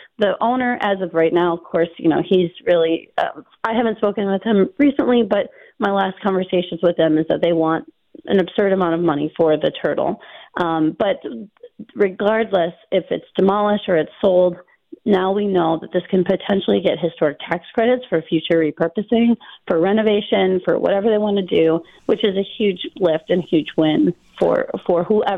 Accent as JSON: {"language": "English", "town": "Niagara Falls", "region": "New York", "country": "United States", "tie": "born or raised there", "said": "And I was there as a kid. I mean, I grew up in Niagara Falls, like right down the street."}